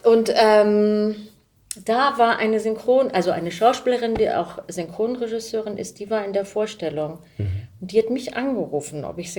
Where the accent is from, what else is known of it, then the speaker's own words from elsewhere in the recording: Hamburg, Germany; ich möchte so gerne nach Hamburg zurück. Ich war ja zwar quasi Hamburgerin